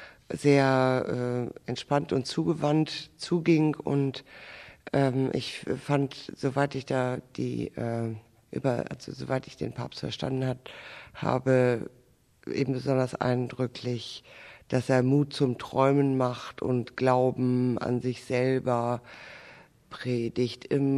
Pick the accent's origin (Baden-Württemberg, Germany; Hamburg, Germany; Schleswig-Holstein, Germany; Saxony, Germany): Hamburg, Germany; ich komme auch aus Hamburg